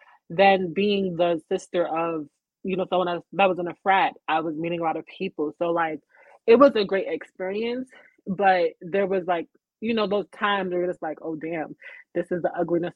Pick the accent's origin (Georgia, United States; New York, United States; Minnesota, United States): New York, United States; Uniondale; So I grew up in Uniondale. So I grew up around people that look like me.